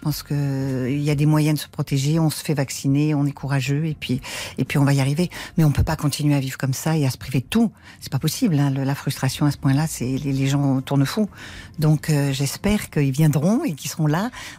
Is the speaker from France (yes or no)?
yes; Nice, Provence-Alpes-Côte d'Azur, France; j'ai 8 ans, je suis comédienne, scénariste, réalisatrice. J'ai vu le jour dans les Hautes-Alpes, j'ai passé mon enfance à Nice, où est né mon amour pour la mer Méditerranée et le mimosa.